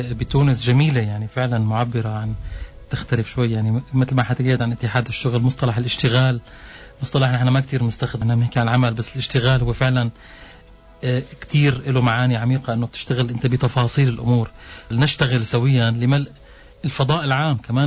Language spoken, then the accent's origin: Arabic; Syria; أنا كسوري بقولها وتحمل هذه المسؤولية